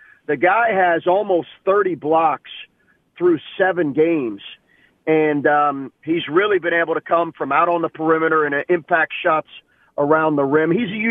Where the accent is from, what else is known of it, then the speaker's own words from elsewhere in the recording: Lexington, Kentucky, United States; And, you know, we grew up in Lexington, Kentucky.